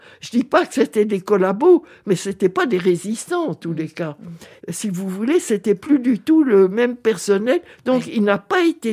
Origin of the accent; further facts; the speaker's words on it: Belgium; je suis belge, j'ai une carte d'identité